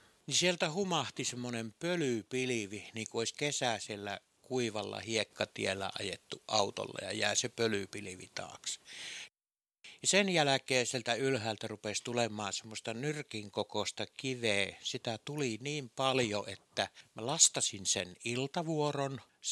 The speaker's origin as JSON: {"language": "Finnish", "town": "Ranua", "region": "Lapland", "country": "Finland", "tie": "born there", "also_born_or_lived": "Sweden / Kemi", "lives_now": "Jämsä, Finland", "said": "Olen syntynyt Ranualla ja monien vaiheiden kautta olen sitten kulkeutunut Jämsään. Kävin välillä Ruotsissa, sieltä muutin Kemiin ja ihan töitten perässä olen sitten tullut Jämsään."}